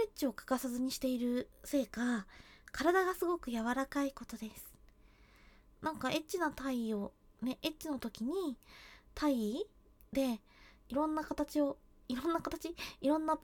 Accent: Kyushu, Japan; 出身地は九州です。

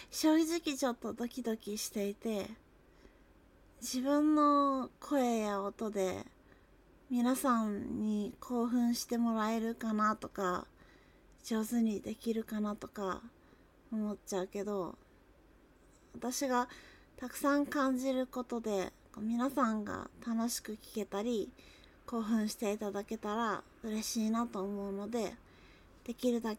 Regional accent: Nagasaki, Japan; 出身地は長崎なんですけど、普段から結構敬語が多めに話すので、なかなかなまらないかもしれないんですけど

